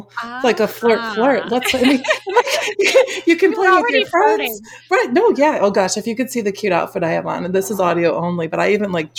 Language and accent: English; Schaumburg, Illinois, United States; I grew up in Schaumburg, Illinois.